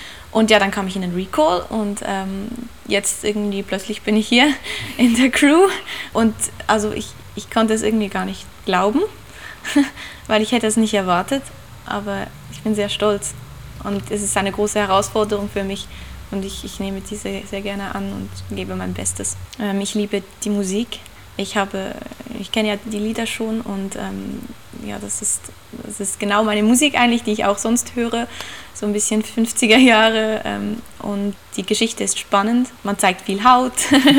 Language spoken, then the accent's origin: German; Zurich, Switzerland; ich komme aus Opfellen, das ist in der Nähe von Zürich